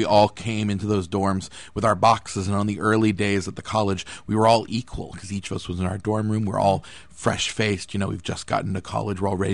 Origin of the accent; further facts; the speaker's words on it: Fort Kent, Maine, United States; I grew up in Fort Kent, which is on the Canadian border. It's way, way up north. It's the part of Maine where it's winter 11 months of the year.